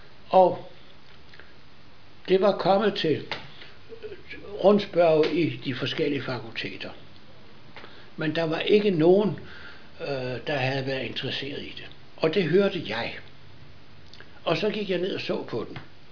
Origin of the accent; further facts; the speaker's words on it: Copenhagen, Capital Region of Denmark, Denmark; Men jeg som københavner regnede det jo ikke for noget.